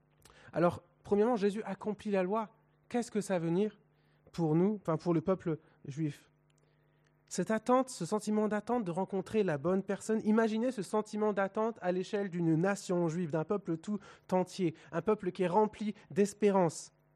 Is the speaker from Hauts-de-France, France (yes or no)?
yes; Hauts-de-France, France; Je viens du Nord. On dit que dans le Nord, on a le soleil dans le cœur parce qu'il fait tout le temps gris.